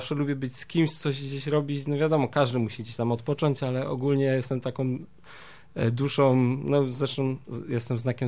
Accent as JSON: {"language": "Polish", "town": "Mikołów", "region": "Silesian Voivodeship", "country": "Poland", "said": "jestem z Mikołowa, jeździłem na deskorolce"}